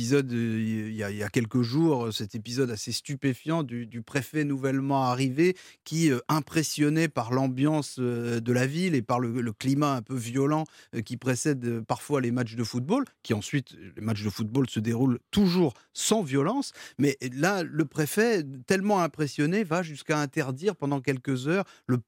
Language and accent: French; Marseille, Provence-Alpes-Côte d'Azur, France; born or raised there; also born or lived in Lorraine